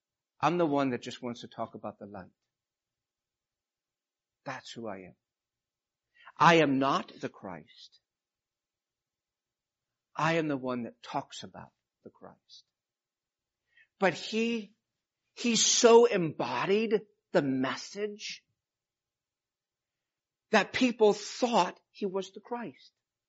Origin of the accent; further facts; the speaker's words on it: Alaska, United States; I grew up as a preacher's kid. I grew up in missionary fields overseas, and I grew up in Alaska